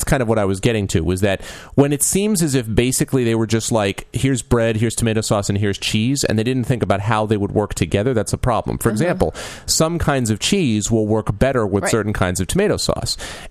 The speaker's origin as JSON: {"language": "English", "region": "Connecticut", "country": "United States", "tie": "born or raised there", "said": "Growing up in Connecticut and in sort of the tri-state/New England area, I never heard it referred to as a pie."}